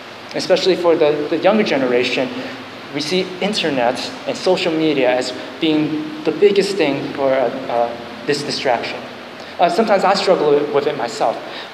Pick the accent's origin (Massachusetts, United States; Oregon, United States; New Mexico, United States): Massachusetts, United States; in the house that I grew up in Massachusetts